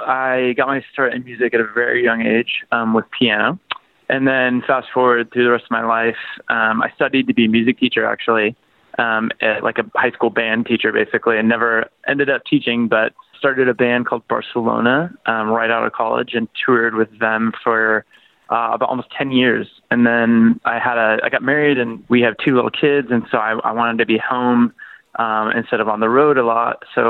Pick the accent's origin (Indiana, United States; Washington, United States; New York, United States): Washington, United States; Seattle; And then I grew up in Seattle, so it was in the middle of the grunge scene.